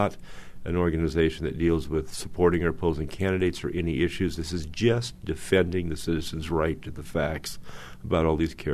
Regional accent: Tucson, Arizona, United States; my hometown newspaper 20 years ago had, which is Tucson

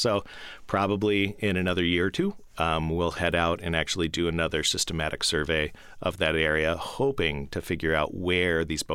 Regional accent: Wyoming, United States; I grew up in Wyoming, and part of what I wanted to do was understand these red rocks.

